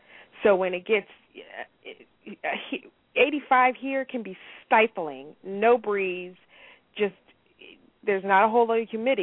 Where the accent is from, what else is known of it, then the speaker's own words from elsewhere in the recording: San Diego, California, United States; I grew up in San Diego, California.